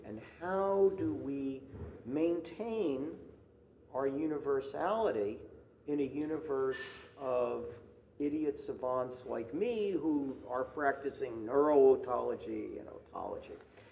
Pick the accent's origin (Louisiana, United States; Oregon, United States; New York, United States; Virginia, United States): New York, United States; Brooklyn; I grew up in Brooklyn, New York